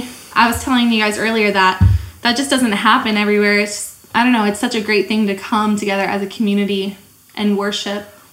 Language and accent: English; Iowa, United States; now in Joplin, United States; And I came here for school too. I'm from Iowa. My parents were pastors there.